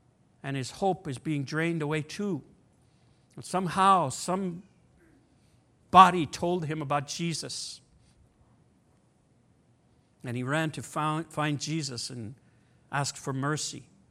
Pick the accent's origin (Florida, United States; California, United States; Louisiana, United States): Louisiana, United States; We're 2 weeks different in age, and we're both from Louisiana.